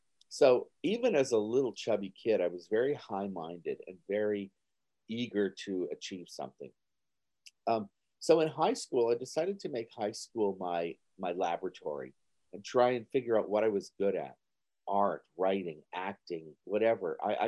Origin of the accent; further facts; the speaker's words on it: Timmins, Ontario, Canada; Born and raised in Timmins. And Timmins is 440 miles north of Toronto. So it is a little remote.